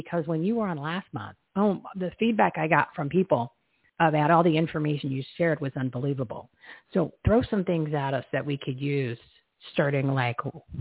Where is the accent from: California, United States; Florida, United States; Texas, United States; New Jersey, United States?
New Jersey, United States; I grew up in New Jersey where the running joke was, you know, you had 10 best days of the year